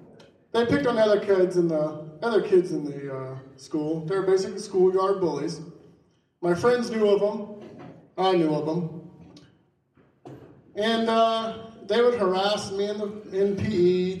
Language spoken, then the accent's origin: English; Georgia, United States; So, as a kid growing up in Southeast Georgia, I was a bit odd.